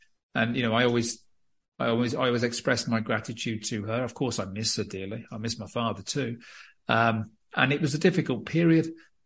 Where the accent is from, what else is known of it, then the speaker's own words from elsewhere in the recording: United Kingdom; because I'm British